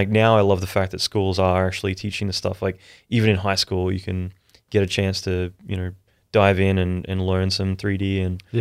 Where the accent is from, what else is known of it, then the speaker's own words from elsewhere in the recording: Brisbane, Queensland, Australia; I grew up in Australia, like Brisbane, Australia, which is just up north from Sydney.